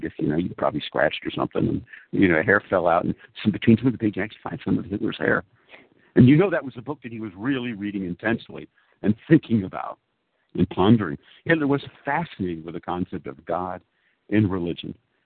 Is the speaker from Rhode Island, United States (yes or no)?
yes; Providence, Rhode Island, United States; which I grew up in Providence, Rhode Island, where Brown University is.